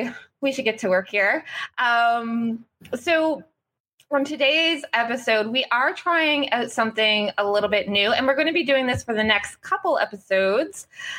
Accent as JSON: {"language": "English", "town": "Cole Harbour", "region": "Nova Scotia", "country": "Canada", "tie": "born or raised there", "said": "I also was delivered a workshop for the Halifax Public Library in Cole Harbour, my hometown. I actually was giving the workshop in the same building I received my high school diploma from."}